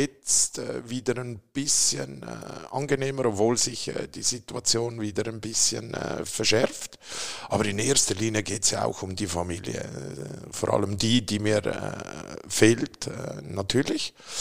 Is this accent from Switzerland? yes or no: yes; Zurich, Switzerland; ich bin in Zürich geboren. Mein Heimatort ist Trienge, Luzern. Mhm. Aber geboren bin ich in Zürich.